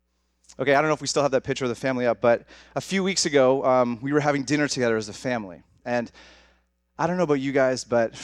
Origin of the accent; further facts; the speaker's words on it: Hamilton, Ontario, Canada; I grew up here in Hamilton. Just down the street, actually, off Aberdeen, if you guys know the area. Went to school here at McMaster